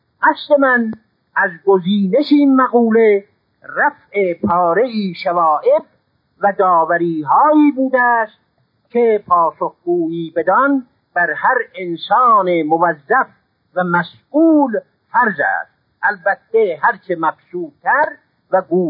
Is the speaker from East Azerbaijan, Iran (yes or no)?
yes; Tabriz, East Azerbaijan, Iran; از دوران کودکی خود بیاد دارم که در زادگاه من تبریز مردم کوچه و بازار این مشرع را به کنایت به کار می بردند